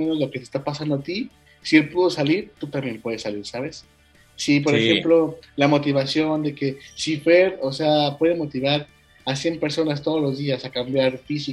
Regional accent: Mexico; acá en México crecimos a veces, bueno, muchos chicos crecimos con novelas también por Disney Channel

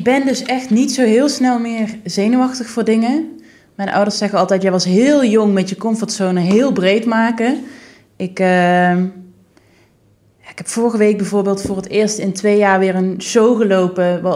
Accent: Limburg, Netherlands; Oké, ik ben echt een Limburger, jongens.

